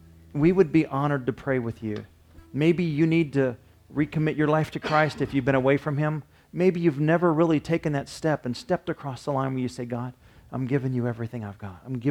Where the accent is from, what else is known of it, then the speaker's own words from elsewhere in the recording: Indiana, United States; Although I was born and raised in Indiana, so got to give shout out and props to Indiana, right?